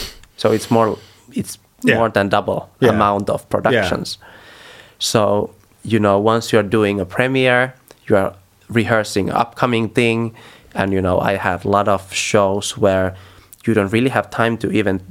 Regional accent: Finland; now in Germany; And then also Finland is my home country.

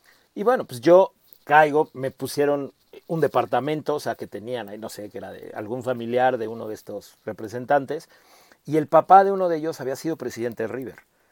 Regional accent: Mexico; que lo que somos los mexicanos históricamente, que es nuestra gran falla

